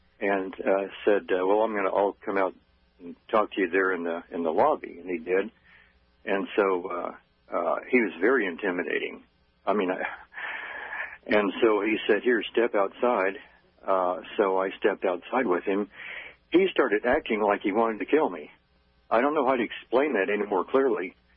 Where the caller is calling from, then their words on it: Kansas City, Missouri, United States; I'm calling from Kansas City, Missouri.